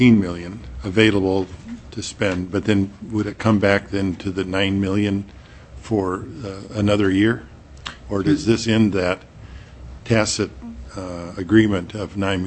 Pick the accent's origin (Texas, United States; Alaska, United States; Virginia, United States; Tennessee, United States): Alaska, United States; Fairbanks; I grew up in Fairbanks, was there when the Dalton started